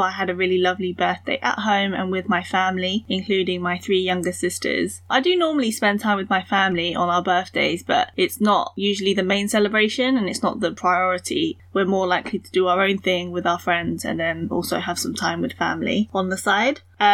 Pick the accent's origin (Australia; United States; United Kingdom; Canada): United Kingdom; born there; I'm British born Chinese and I'm based in London.